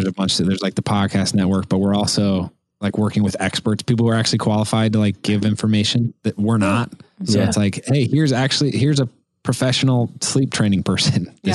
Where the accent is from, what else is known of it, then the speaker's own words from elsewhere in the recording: Indiana, United States; we're both from, she's from Iowa, I'm from Indiana.